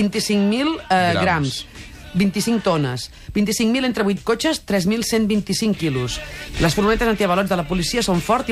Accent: Catalonia, Spain; Som catalans, per favor, ens apuntem a les manis

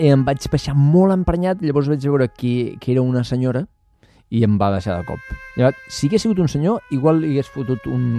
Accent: Catalonia, Spain

